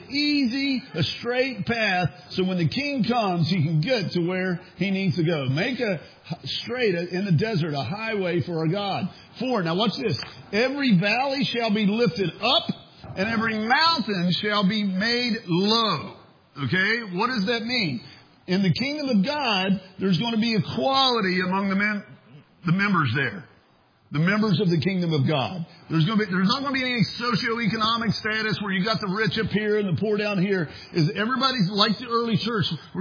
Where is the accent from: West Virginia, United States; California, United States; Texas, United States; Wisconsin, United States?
West Virginia, United States; Montgomery; now in Huntington, United States; You've heard, I grew up in Montgomery, West Virginia. We had the Montgomery Herald.